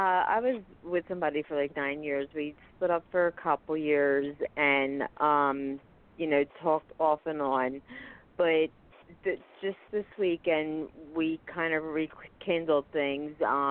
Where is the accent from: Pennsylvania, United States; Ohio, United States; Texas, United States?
Pennsylvania, United States; from Pennsylvania.